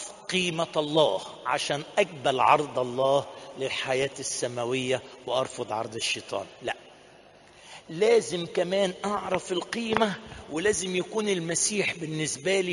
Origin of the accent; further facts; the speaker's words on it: Upper Egypt, Egypt; عندنا في الصعيد يقولوا يدق له الشبر